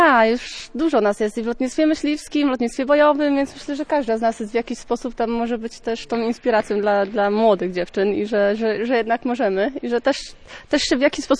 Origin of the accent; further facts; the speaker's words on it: Pomeranian Voivodeship, Poland; bo pochodzę tu z Kaszub, niedaleko Siemierowic